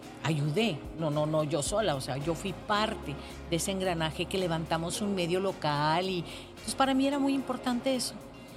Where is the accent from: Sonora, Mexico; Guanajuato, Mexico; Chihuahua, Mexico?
Chihuahua, Mexico; Ciudad Juárez; venimos a ser, somos gente de Juárez, hicimos gente de Juárez para Juárez